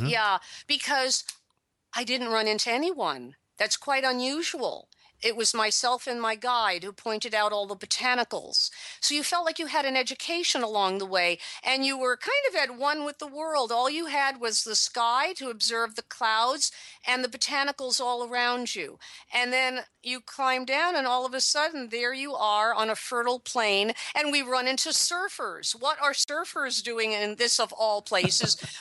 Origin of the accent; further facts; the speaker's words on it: New York City, New York, United States; I'm rushing around because I'm a New Yorker, but nobody else is.